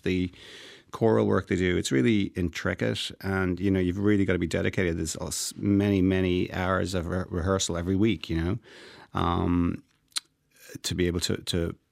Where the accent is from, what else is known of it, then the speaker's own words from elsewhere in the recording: Dublin, Leinster, Ireland; Drumcondra is, yeah. I grew up on Clonliffe Road there, just beside Croke Park.